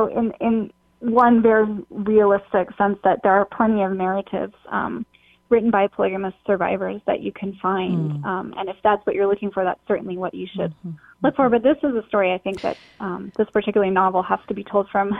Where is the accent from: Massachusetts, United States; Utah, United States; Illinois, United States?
Utah, United States; I grew up in Utah, so I knew a lot about LDS culture and doctrine